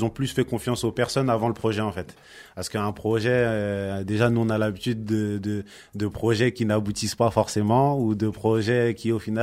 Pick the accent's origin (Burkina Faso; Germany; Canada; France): France; Garges-lès-Gonesse, Île-de-France; j'ai 27 ans. J'ai grandi à Garges-lès-Gonesse, j'habite plus sur Garges-lès-Gonesse, mais j'y suis toujours.